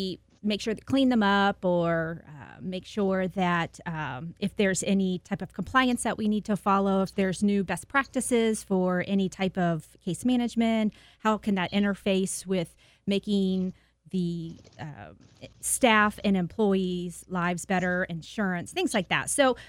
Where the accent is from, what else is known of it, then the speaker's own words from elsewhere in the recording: Sunbury, Ohio, United States; Well, I grew up in Sunbury. I still live there with my husband and 15-year-old son.